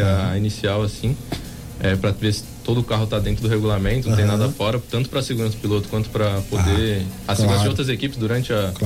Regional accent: Guarujá, São Paulo, Brazil; Eu sou do Guarujá, lá da Baixada.

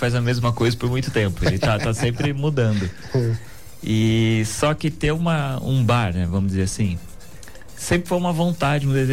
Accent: Guaratinguetá, São Paulo, Brazil; Eu cresci ali dentro da quadra, não tem jeito. Né? Então, eu tenho um carinho muito, muito grande pelo bairro e pela comunidade.

